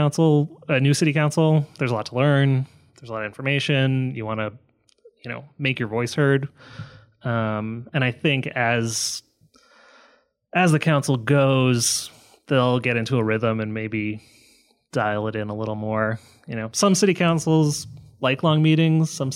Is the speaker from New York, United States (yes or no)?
yes; New York, United States; No, I'm from New York originally.